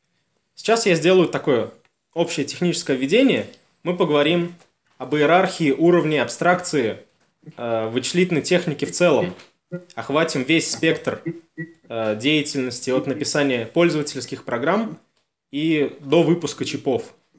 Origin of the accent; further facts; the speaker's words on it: Novokuybyshevsk, Samara Oblast, Russia; сам я из Самарской области, из Новокуйбышевска